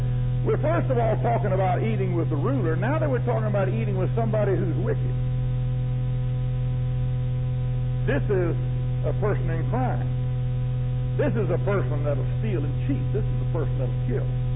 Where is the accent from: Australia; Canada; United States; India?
United States; And I'm thankful I'm an American.